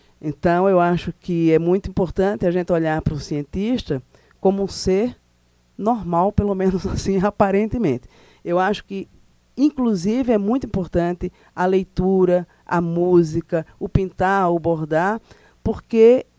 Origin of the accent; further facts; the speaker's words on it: Northeast Region, Brazil; como boa nordestina, adoro um forró.